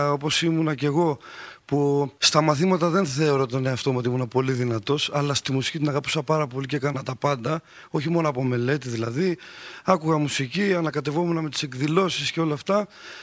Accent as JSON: {"language": "Greek", "town": "Athens", "region": "Attica", "country": "Greece", "tie": "born or raised there", "said": "Έχω μεγαλώσει στην Αθήνα, αλλά έχω καταγωγή από τα Δολιανά Ιωαννίνων. Πολύ γνωστό χωριό, με μεγάλη μουσική παράδοση. Βρυσομάνα μουσικών, όπως λένε αλλιώς, δίπλα στον Παρακάλαμο."}